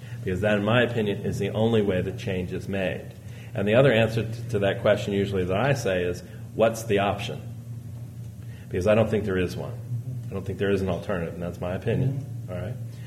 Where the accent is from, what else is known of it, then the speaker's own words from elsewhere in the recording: Alabama, United States; born there; I tell it because I was born in Alabama.